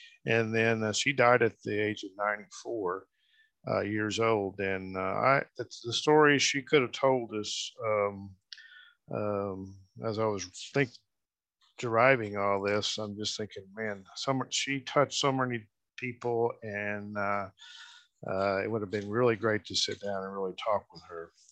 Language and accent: English; Muskogee, Oklahoma, United States; which was in my hometown of Muskogee, Oklahoma, at a building I used to work in, the Seavers Hotel building.